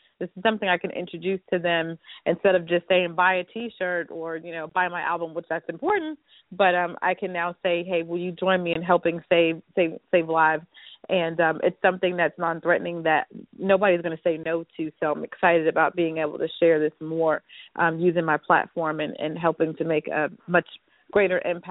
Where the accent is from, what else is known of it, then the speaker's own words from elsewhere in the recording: New Jersey, United States; also born or lived in Germany / Belgium; now in Oklahoma City, United States; I'm a military brat. So I was born in Germany, and I started school in Belgium, and New Jersey is my home state, and I've lived other places, and Oklahoma, I guess, is home for now